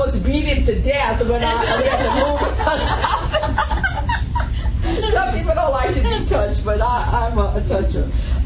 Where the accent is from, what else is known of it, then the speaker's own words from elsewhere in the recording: Gonzales, Louisiana, United States; born there; I was born in Gonzales, Louisiana, which is about 75 miles from, you know where that is?